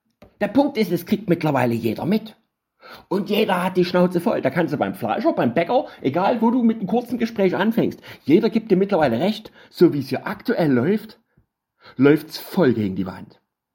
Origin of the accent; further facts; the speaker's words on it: Dresden, Saxony, Germany; Ich meine, ich als Dresdner will da nicht meckern.